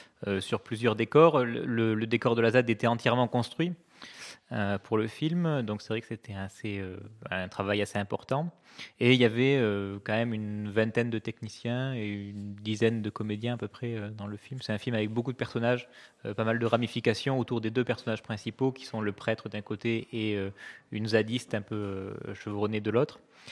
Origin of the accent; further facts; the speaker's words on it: Cahors, Occitanie, France; born there; Oui, tout à fait, je suis né à Cahors et mes parents habitent non loin de Gourdon, donc j'étais en terrain connu.